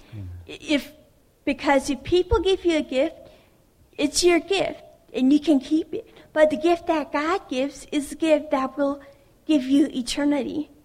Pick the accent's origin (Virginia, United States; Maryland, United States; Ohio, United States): Ohio, United States; I grew up in Holmes County, Ohio, and 8 months ago, I left the Amish.